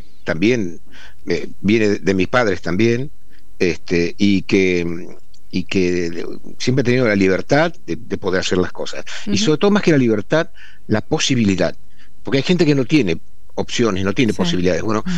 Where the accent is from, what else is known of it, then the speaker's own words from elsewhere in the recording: Santa Fe, Argentina; yo uh-huh. nací en Santa Fe, estudiamos afuera, María Laura estudió en Rosario, yo estudié en Córdoba. Uh-huh. Y los dos volvimos a Santa Fe.